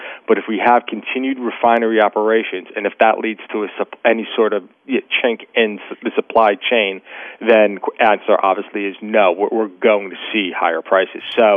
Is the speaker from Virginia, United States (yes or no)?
no; Pennsylvania, United States; Right now, we had here in my hometown of Pennsylvania, Delaware County, I am watching the death of another great Pennsylvania manufacturing industry.